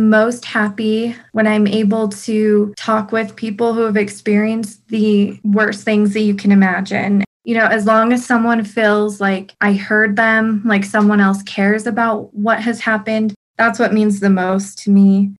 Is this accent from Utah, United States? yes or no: no; Alamosa, Colorado, United States; I am born and raised in the big city of Alamosa, Colorado. My family has been here for quite a while.